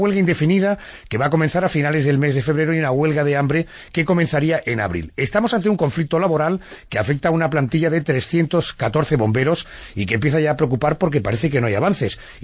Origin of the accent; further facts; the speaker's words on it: Málaga, Andalusia, Spain; somos los malagueños